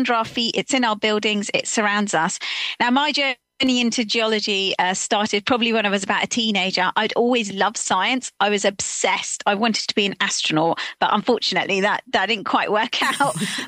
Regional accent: Slough, South East England, United Kingdom; born or raised there

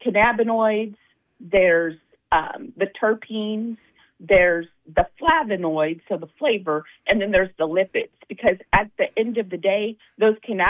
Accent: Mississippi, United States; I'm from Mississippi. I was born there.

